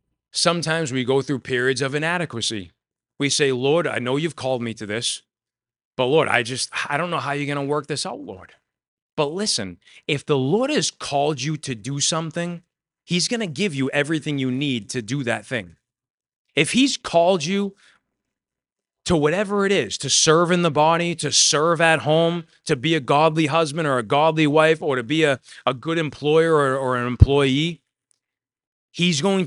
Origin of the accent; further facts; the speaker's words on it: United States; I'm a Christian because I grew up in America.